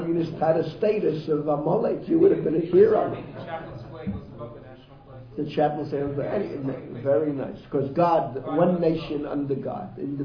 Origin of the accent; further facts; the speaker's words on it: Bronx, New York, United States; Like I told you, I grew up in the Bronx.